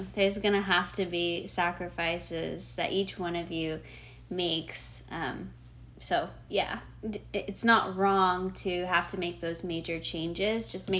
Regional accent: United States; So he's Nigerian, I'm American, and in as our American listeners know that women are like power women

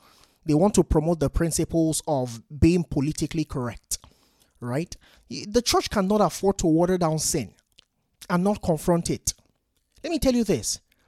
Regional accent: Nigeria; Many of you know I'm a Nigerian.

